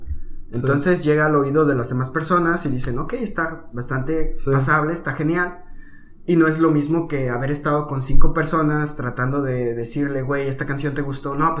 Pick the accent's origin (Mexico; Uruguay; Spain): Mexico; Yo soy mexicano, somos de otra frontera.